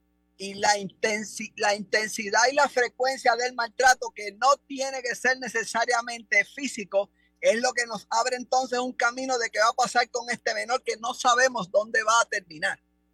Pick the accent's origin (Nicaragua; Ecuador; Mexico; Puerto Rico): Puerto Rico; Caguas; No, en mi pueblo de Cagua.